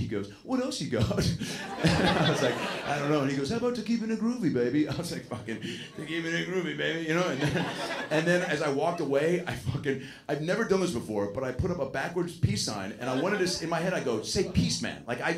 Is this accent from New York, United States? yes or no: no; Seattle, Washington, United States; Like, I'm from Seattle. Like, I don't know if I have an accent or not, but like, you fucking, we're all where we're from.